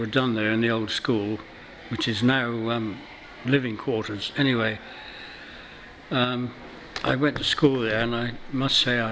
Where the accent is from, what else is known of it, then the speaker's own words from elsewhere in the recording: Upwey, South West England, United Kingdom; born there; I was born in Upwey in Elwell Street, number 52, in 1924. My family have all been stonemasons